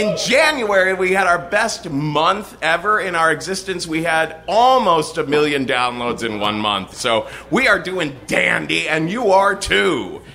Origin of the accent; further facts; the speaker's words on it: New York, United States; as a New Yorker, I can warn you, if it starts to become too hip, then the people from the Jersey Shore start coming.